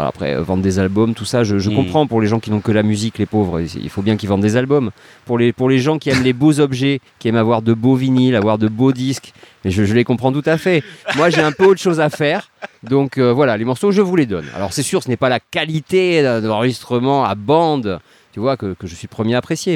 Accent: Toulouse, Occitanie, France; Mon accent, je peux prendre l'accent, c'est quand j'ai envie de me rendre sympathique.

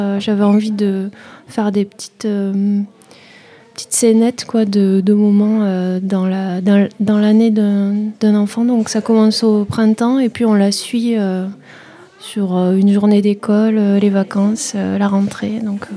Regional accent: Occitanie, France; now in Nantes, France; Mais d'accord. Je viens du Gers.

